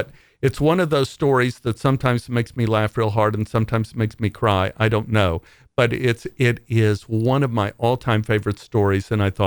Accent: Dallas, Texas, United States; now in Maine, United States; Now, you won't believe this here in Maine, but I grew up in Oak Cliff outside of Dallas in Texas.

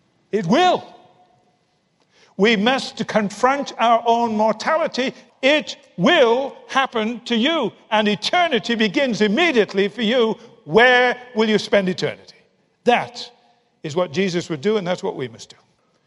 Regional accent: United Kingdom; He was so friendly, so being British and not knowing what to do, I gave him a cup of tea.

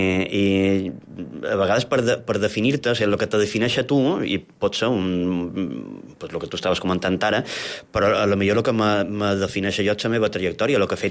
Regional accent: Palma, Balearic Islands, Spain; born there; Jo me defineix com a mallorquí perquè vaig néixer a Palma, i això és irrenunciable

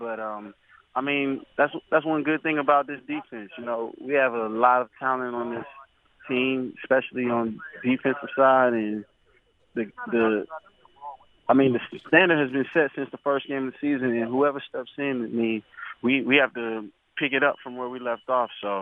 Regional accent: Georgia, United States; You know, I grew up in Georgia. We had Six Flags, so Batman and Superman was my favorite roller coaster rides growing up already.

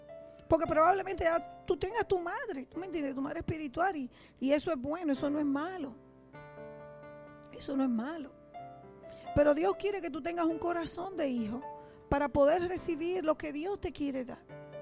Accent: Santo Domingo, Dominican Republic; born there; nací en Santo Domingo, República Dominicana, pequeña, de estatura

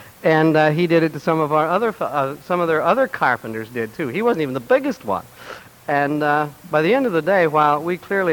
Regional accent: Oregon, United States; And we grew up on the Oregon coast, and there's a mountain there.

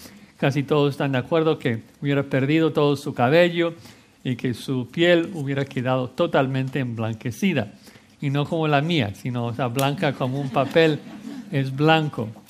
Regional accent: United States; Spanish is a second language; Entonces, como buen gringo, saco mi celular y cuento 8 días y lo agendé para el siguiente lunes.

